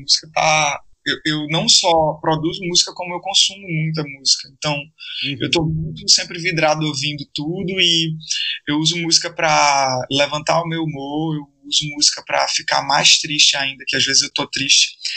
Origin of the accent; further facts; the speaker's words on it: Garanhuns, Pernambuco, Brazil; also born or lived in Recife; Eu sou do interior de Pernambuco, né? Sou de Garanhuns. Sim. E aí, foi de Garanhuns, mas aí eu fui para Recife em 2003, eu acho.